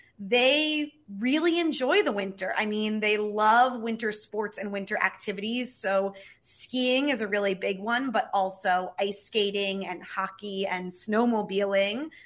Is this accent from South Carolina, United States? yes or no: no; New Jersey, United States; moved away as an adult; So I'm originally from New Jersey, from the Jersey Shore, where, you know, we care a lot about summer. And I moved to northern Norway to a city called Tromsø